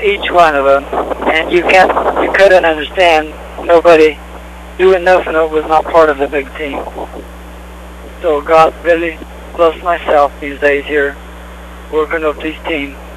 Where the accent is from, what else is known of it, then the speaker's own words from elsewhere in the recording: Brazil; I'm from Brazil.